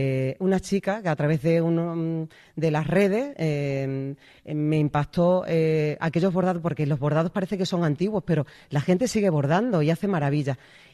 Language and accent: Spanish; Mérida, Extremadura, Spain; Yo soy de Mérida, soy romana, pero sí, mis padres son de Zarzacapilla.